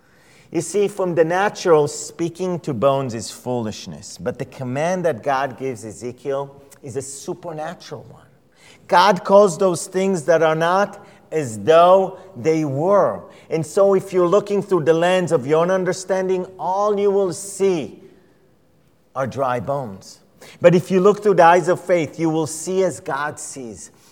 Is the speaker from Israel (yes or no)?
yes; Israel; I was born and raised in Israel.